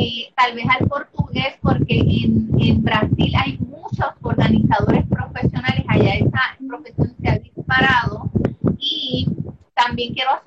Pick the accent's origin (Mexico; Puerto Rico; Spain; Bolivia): Puerto Rico; yo soy una organizadora de Puerto Rico para el mundo